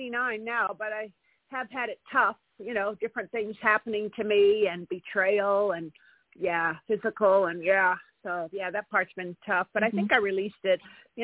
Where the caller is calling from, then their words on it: California, United States; California.